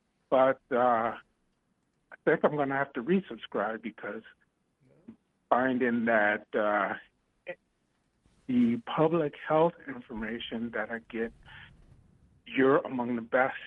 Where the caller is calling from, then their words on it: Las Vegas, Nevada, United States; from Las Vegas.